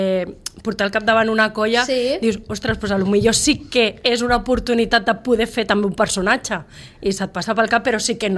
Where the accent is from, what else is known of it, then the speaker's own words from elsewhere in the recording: Barcelona, Catalonia, Spain; per mi és un orgull perquè al final sóc del Poble Sec